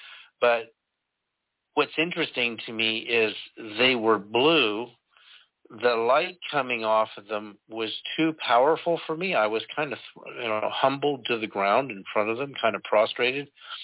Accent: California, United States; Okay, so I was raised in California.

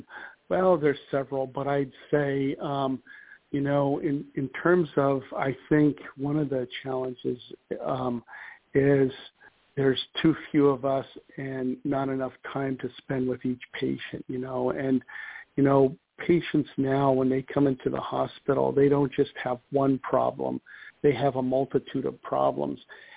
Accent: Ohio, United States; I grew up in Northeast Ohio

